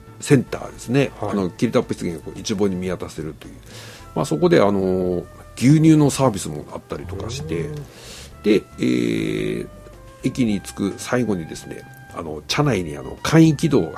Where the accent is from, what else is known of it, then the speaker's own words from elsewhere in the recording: Kushiro, Hokkaido, Japan; born there; 私も釧路の生まれですから